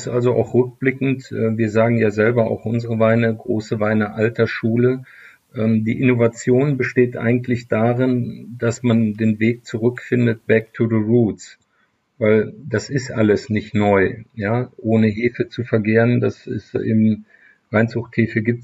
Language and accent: German; Leverkusen, North Rhine-Westphalia, Germany; Wir haben in meiner Heimatstadt Leverkusen Chemie, Physik und auch Biologieunterricht teilweise im Bayerwerk gehabt.